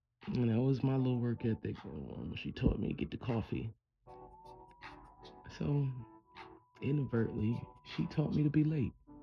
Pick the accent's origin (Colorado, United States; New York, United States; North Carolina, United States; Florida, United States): New York, United States; So my mother, we're from the North, so New Yorkers, Northern people. We're the free ones.